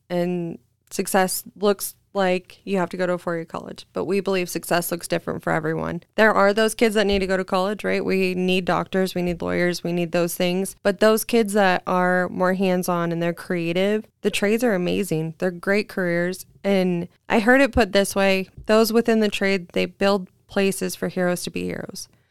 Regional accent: California, United States; also born or lived in Montana; I was born and raised in California, super tiny town, 500 people, kind of grew up, had my first kid, met my honey, and we took off to Montana.

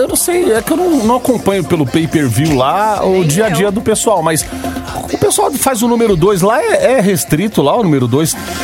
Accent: São Paulo, Brazil; sou da Vila Formosa.

